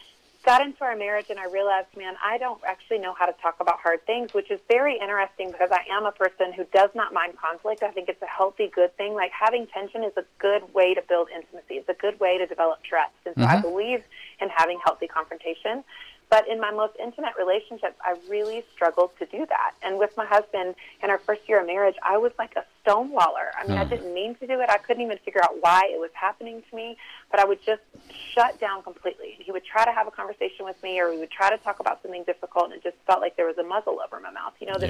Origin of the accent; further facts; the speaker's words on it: the South, United States; Well, I really, born and raised in the South, learned to tell the truth from a very, very early age.